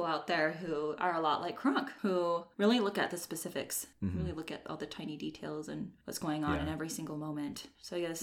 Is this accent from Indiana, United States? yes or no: no; South Dakota, United States; I grew up in South Dakota and it was really bad weather.